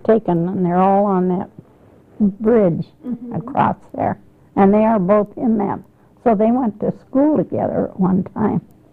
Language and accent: English; Tacoma, Washington, United States; I really thought I was pretty hot stuff, because I was from Tacoma